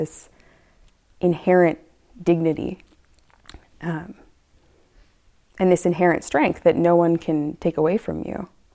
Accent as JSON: {"language": "English", "region": "Washington", "country": "United States", "tie": "born or raised there", "said": "I grew up in Washington State in the San Juan Islands, very beautiful place."}